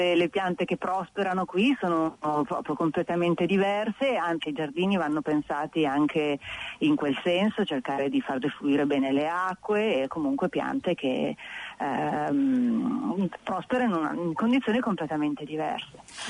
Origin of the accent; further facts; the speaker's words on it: Milan, Lombardy, Italy; io vengo da Milano, dove al massimo i giardini sono molto piccoli, sono per lo più terrazzi